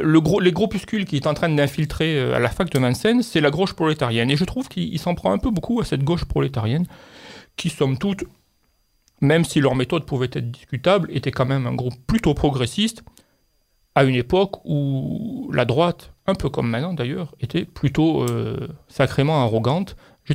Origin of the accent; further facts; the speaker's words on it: Algiers, Algiers Province, Algeria; born there; Bon, je suis né à Alger.